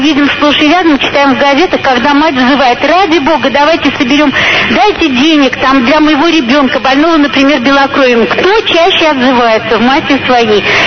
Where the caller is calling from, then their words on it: Moscow, Russia; Я из Москвы